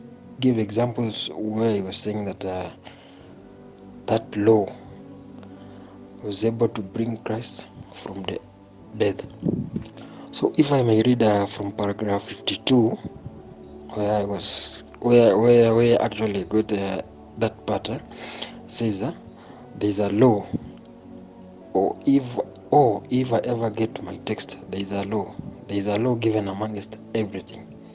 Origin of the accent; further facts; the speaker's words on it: Kitale, Trans-Nzoia County, Kenya; and I'm from Kitalale.